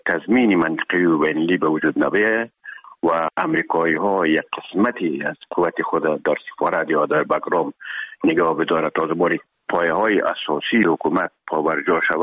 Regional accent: Herat, Afghanistan

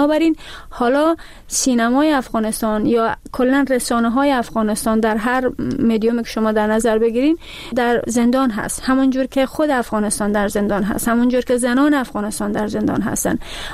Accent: Slovakia; من شهروند اسلوواکی هستم، در اسلوواکی درس خوندم، بزرگ شدم،

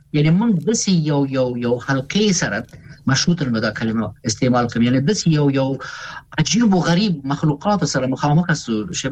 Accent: Afghanistan; ځکه چې مونږ افغانان یو، کنه وطن خو زموږ دی

